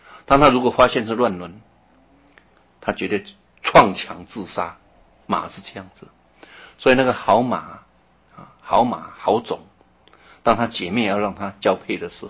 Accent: China; 我们中国人呢贞节牌坊都有受到皇帝的褒奖

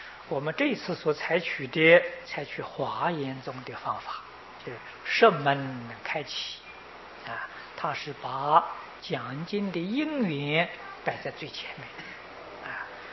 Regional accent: China; 我们中国人自古以来呀，就喜欢简单。

